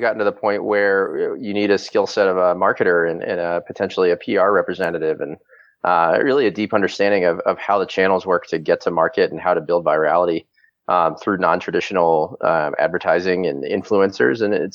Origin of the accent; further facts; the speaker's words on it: West Virginia, United States; now in Los Angeles, United States; So I'm originally from West Virginia. I live in Los Angeles now.